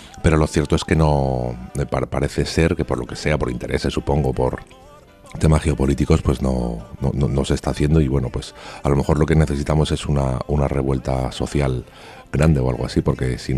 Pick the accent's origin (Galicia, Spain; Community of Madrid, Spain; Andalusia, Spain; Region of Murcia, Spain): Community of Madrid, Spain; Madrid; Claro, yo soy madrileño